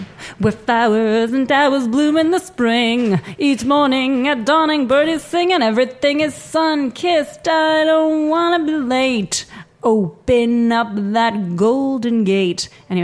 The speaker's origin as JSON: {"language": "English", "country": "United States", "lives_now": "Ireland", "said": "Something that I don't say as an American. It's actually only a term that I learned recently."}